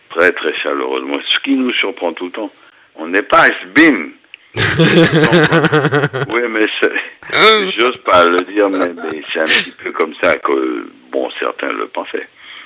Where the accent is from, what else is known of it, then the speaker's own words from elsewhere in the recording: France; En quoi on les a trahis? Nous sommes français.